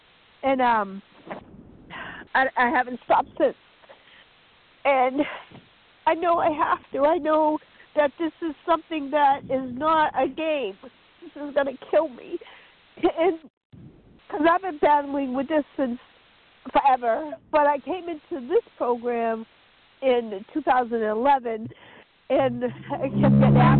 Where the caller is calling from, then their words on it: North Carolina, United States; I'm calling from North Carolina.